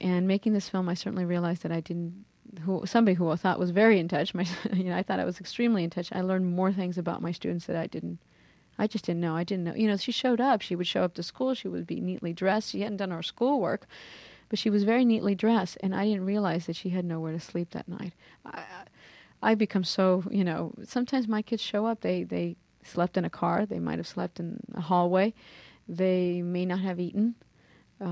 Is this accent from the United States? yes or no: no; Mexico; English is a second language; Of course I'm Latina. You know, I came from Mexico. I was very poor. My family was extremely poor. I didn't speak a word of English.